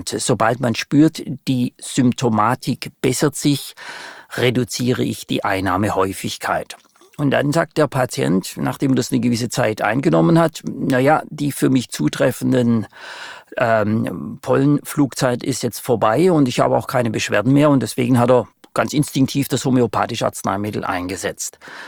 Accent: Baden-Württemberg, Germany; Ich würde Ihnen als Schwabe ganz charmant antworten wollen

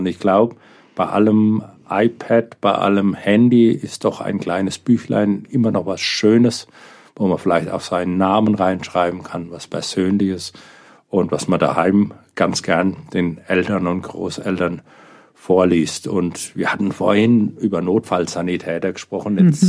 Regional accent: Mönchberg, Bavaria, Germany; in der Bücherei in Mönchberg, in meinem Heimatdorf.

